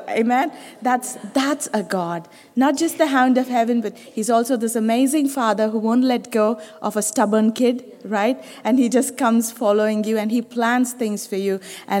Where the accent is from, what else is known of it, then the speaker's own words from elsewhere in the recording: India; English is a second language; moved away as an adult; now in United Arab Emirates; I'm so fresh from India. People ask a lot of experience, and I didn't have any in the United Arab Emirates